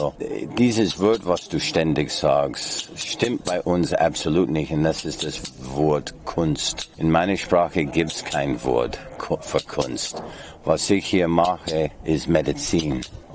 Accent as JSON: {"language": "German", "region": "British Columbia", "country": "Canada", "second_language": "German", "said": "was viele Leute wissen nicht einmal, wo ich herstamme. Ich sage British Columbia"}